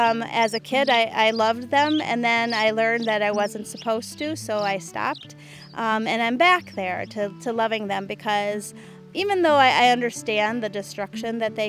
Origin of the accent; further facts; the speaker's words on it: South Milwaukee, Wisconsin, United States; I'm from South Milwaukee.